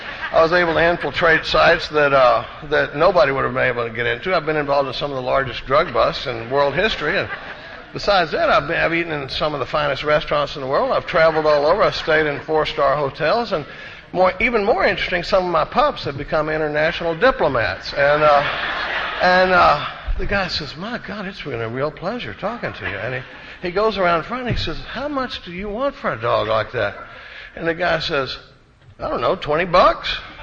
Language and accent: English; Dallas, Texas, United States; I come from a pretty normal family. I grew up in Dallas, Texas, and my mother was a first grade school teacher for 42 years